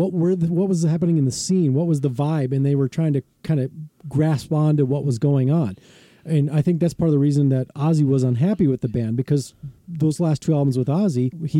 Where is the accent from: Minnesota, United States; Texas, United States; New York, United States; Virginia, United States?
Minnesota, United States; Burnsville; I grew up in Burnsville, so just, you know, not in a very well-to-do area, so to speak.